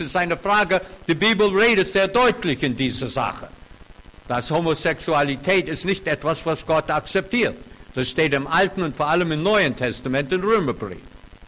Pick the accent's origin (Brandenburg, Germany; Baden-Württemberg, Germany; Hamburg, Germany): Baden-Württemberg, Germany; Na, Sie merken alle, dass ich ein schwäbischer Pfarrer bin, oder? Von meiner Aussprache. Zwar lebe ich lang in Bayern, aber ich bin ein Schwabe, ja?